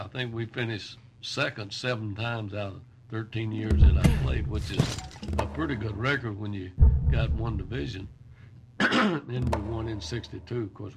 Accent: Alabama, United States; it was different, no question about it, from what I was raised up in Alabama.

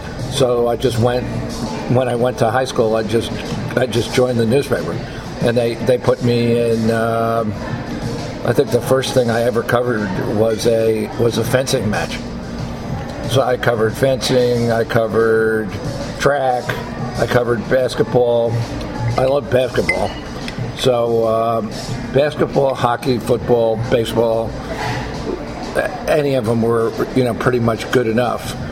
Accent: New York, United States; I grew up in New York, as I said, went to college at Fairleigh Dickinson University, got an English Lit degree.

